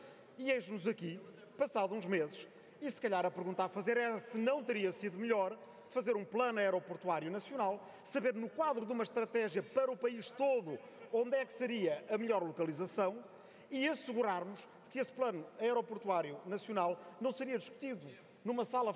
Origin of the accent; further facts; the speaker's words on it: Santarém, Portugal; pessoalmente dá-me muito jeito, a minha aldeia é ali ao pé, de Santarém para o mundo.